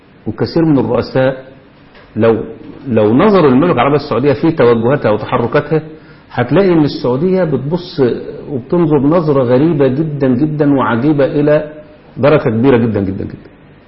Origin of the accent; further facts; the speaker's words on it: Egypt; بل إن عندنا في مصر مثلا